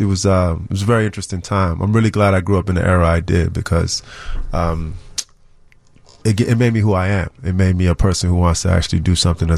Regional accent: Chicago, Illinois, United States; About growing up in Uptown, Wilson and Broadway. I grew up going to 48 North Winthrop, and then Eastwood Building next to the Twin Towers

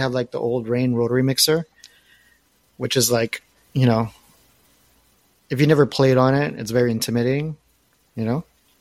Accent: Miami, Florida, United States; I mean, I'm from Miami, and it's hot for me, you know?

